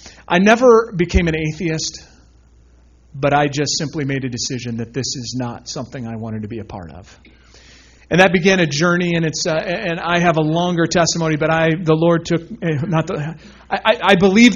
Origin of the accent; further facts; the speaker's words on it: Chicago, Illinois, United States; also born or lived in Indiana; I lived in the Chicago area. I grew up in the Chicago area. I'm a Midwest boy. I was born in Indiana.